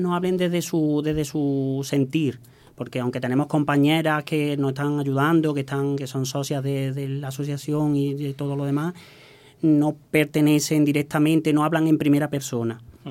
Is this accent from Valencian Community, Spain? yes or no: no; Pedrera, Andalusia, Spain; hablo a nivel de mi pueblo de Pedrera o de nuestra asociación